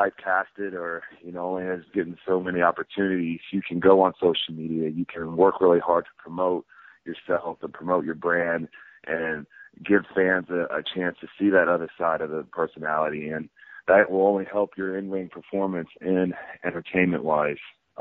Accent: Oklahoma, United States; You know, growing up in Oklahoma, my high school team was, like, a very renowned, very good

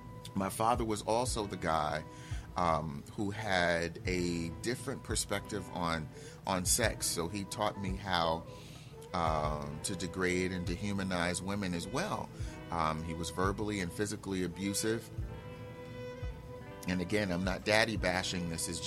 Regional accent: Newark, New Jersey, United States; because we understood, especially where I grew up in Newark, that a fag was not a man.

